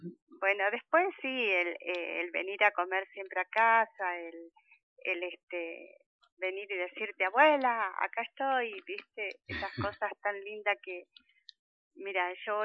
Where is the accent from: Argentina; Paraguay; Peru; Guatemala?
Argentina; Maquinchao, Río Negro; yo soy de aquí, soy nacida aquí en Maquinchao, viví muchos años en el campo, mis padres tenían campo